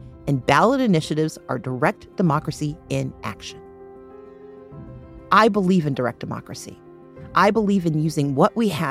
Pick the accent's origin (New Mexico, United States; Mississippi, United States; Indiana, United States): Mississippi, United States; also born or lived in Wisconsin / Georgia; I was born in Wisconsin, but grew up in Mississippi and then came of age in Georgia, but I claim Mississippi because once you've been there, that's where you are, man.